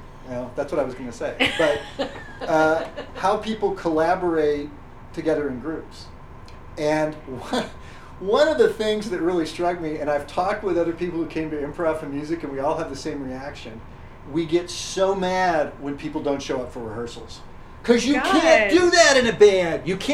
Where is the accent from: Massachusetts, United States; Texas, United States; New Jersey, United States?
Texas, United States; El Paso; also born or lived in New York; now in Austin, United States; No. I grew up in El Paso.